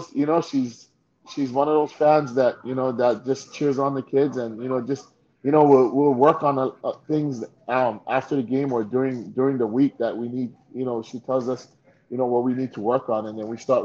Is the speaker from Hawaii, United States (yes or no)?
yes; Hawaii, United States; I was a kid from Hawaii.